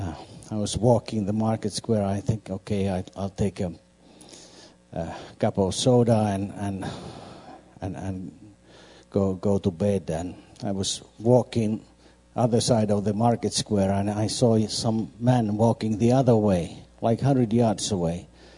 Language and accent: English; Pori, Satakunta, Finland; now in Turku, Finland; I'm now pastor in Turku here in the West Coast. I'm originally from Pori, which is like 2 hours north, and I still go there usually once a week